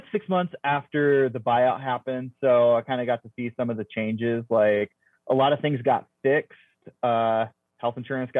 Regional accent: Ohio, United States; I grew up in Ohio and like joined the Coast Guard and moved, had to do 4 moves for the Coast Guard in 4.5 years.

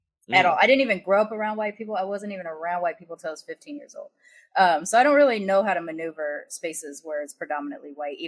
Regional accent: Long Beach, California, United States; also born or lived in Sacramento; Well, Long Beach. But really, Sacramento, I was born there, but then I grew up in Long Beach. I'm a military kid.

